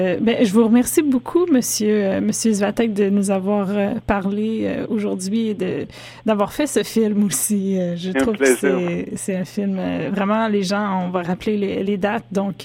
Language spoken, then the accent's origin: French; Montreal, Quebec, Canada; Je viens de Montréal.